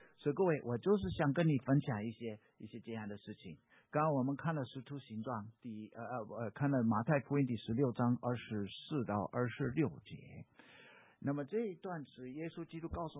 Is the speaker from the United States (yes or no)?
yes; the North, United States; 我是北方土生土长的，我是美国的北方人